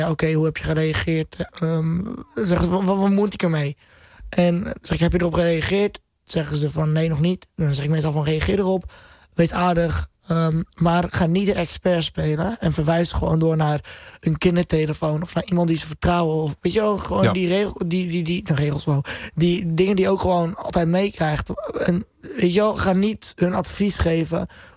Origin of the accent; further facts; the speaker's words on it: Amsterdam, North Holland, Netherlands; born there; Nee, ik ben in Amsterdam-West geboren.